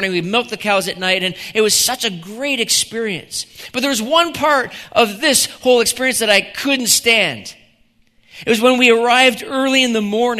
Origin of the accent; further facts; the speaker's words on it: New Brunswick, Canada; One of my first jobs as a teenager growing up in New Brunswick was working on a farm.